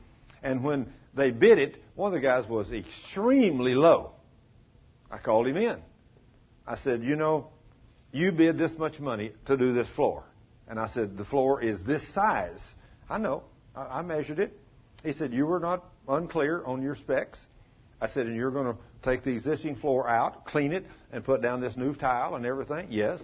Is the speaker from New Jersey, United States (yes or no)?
no; Texas, United States; I said, well, I'm not from Chicago. I'm from Texas. And I said, that's not the way we do things in Texas.